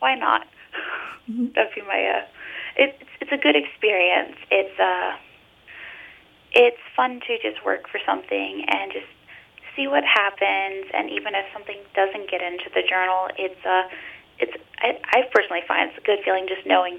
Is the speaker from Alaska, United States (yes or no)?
yes; Alaska, United States; not knowing we had anything like that here in Southeast Alaska or even in my hometown